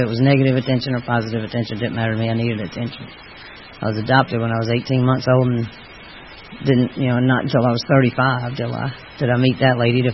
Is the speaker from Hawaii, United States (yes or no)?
no; Atlanta, Georgia, United States; So I grew up in Atlanta, and my daddy ran the motor pool at Fort Mac.